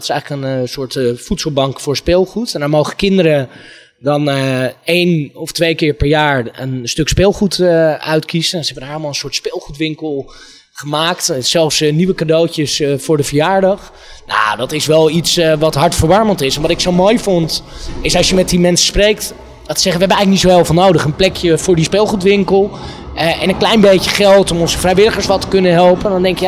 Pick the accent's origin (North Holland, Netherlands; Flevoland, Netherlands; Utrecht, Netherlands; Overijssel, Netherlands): North Holland, Netherlands; Amsterdam; Ik vind echt dat het mijn dure plicht is als Amsterdammer met een beetje invloed en een podium.